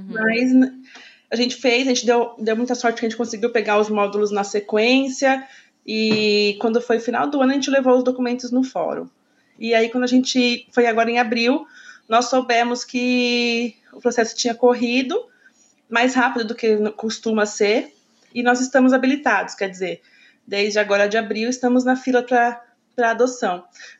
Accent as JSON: {"language": "Portuguese", "town": "Jundiaí", "region": "São Paulo", "country": "Brazil", "said": "e aqui em Jundiaí, eu sou de Jundiaí, né"}